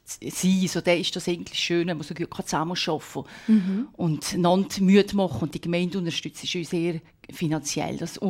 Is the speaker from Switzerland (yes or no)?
yes; Valais, Switzerland; Wir sind beide Walliser und sind gerne zurückgekommen.